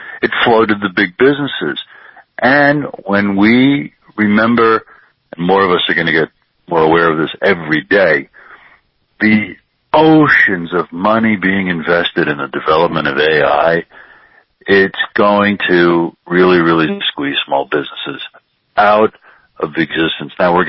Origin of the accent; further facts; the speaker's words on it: New Jersey, United States; also born or lived in Manhattan, New York; now in California, United States; Now, I'm a native New Yorker. I live in California now, but my parents were born and raised in Manhattan. I lived in Manhattan as a young man, a childhood in New Jersey, and then I was a young adult in Manhattan for many, many years.